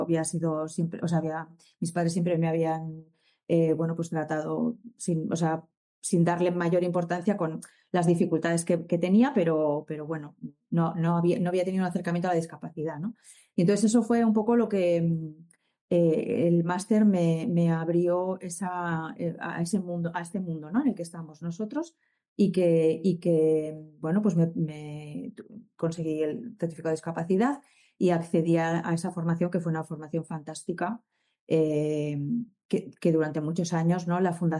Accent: Esplugues de Llobregat, Catalonia, Spain; moved away as an adult; also born or lived in Bilbao / Valladolid; now in Madrid, Spain; yo me crié en Barcelona, al lado de Barcelona, en Esplugas de Llobregat, y después viví en Bilbao, que es donde empecé la carrera, la terminé en Valladolid y desde hace ya muchos años, ¿no? Desde el año 96, estoy en Madrid

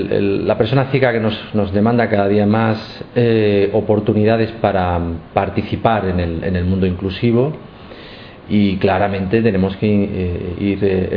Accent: Utrera, Andalusia, Spain; Uy, yo soy de Andalucía. Me quedo con una puesta de sol de Ayamonte, con un paseo por las playas de Chiclana y por una primavera en la campiña de mi pueblo, de Utrera

